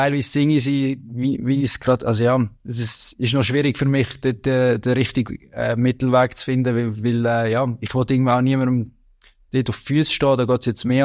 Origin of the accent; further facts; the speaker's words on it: Brugg, Aargau, Switzerland; Ich komme eigentlich, ich komme aus dem Aargau und bei uns waren alles GC-Jungs gewesen. Also, ja, meine früheren Kollegen aus Bruck, wo ich aufgewachsen bin